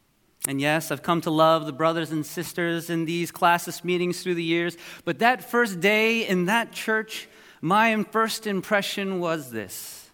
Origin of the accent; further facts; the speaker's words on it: New Jersey, United States; also born or lived in Toronto, Canada; as a Korean North American, and I say North American because, in fact, I was born in Toronto, Canada. Woohoo! But I lived in the majority of my life in the great state of New Jersey.